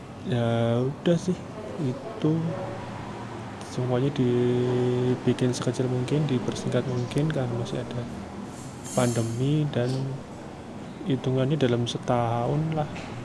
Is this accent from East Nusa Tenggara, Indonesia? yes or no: no; Surakarta, Central Java, Indonesia; karena saya orang Solo kan aslinya